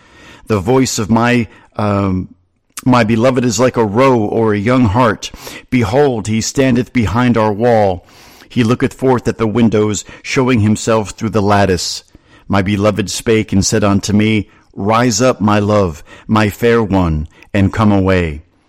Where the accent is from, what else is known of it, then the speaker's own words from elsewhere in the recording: New Jersey, United States; Growing up in New Jersey and heading down to the shore every Memorial Day weekend